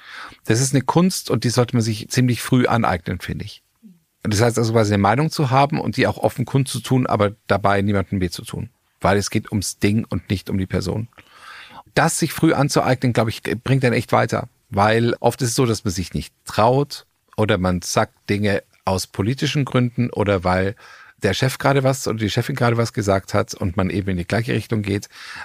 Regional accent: Bavaria, Germany; Ich bin Bayer. Ich komme aus Bayern.

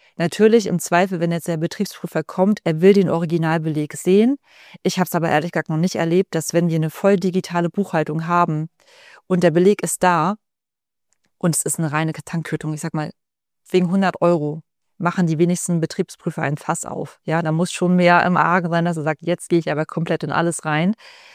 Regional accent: Hamburg, Germany; Ich komme ja selber aus dem Hamburger Raum, habe in der Hamburger Finanzverwaltung gearbeitet

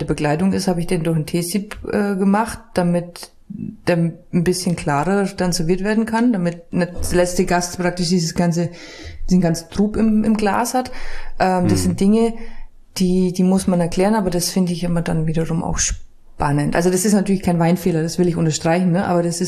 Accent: Bavaria, Germany; Also ich komme aus Bayern und also für mich gehört ein Feierabendgetränk auch manchmal einfach dazu.

